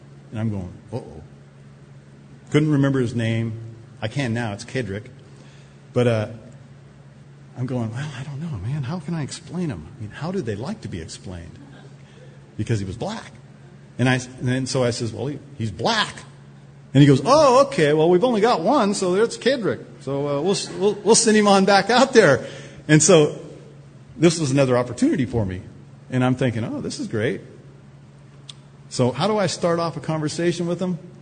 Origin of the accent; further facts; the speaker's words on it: United States; You know, I'm a German-American." And I said, "But I'm not a German-American, I'm just an American."